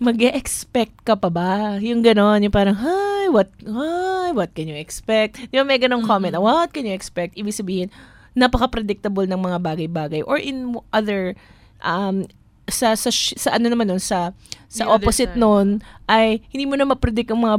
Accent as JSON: {"language": "Tagalog", "town": "Malabon", "region": "Metro Manila", "country": "Philippines", "said": "ina-expect mo naman, sa mga taga-Malabon kami, yes."}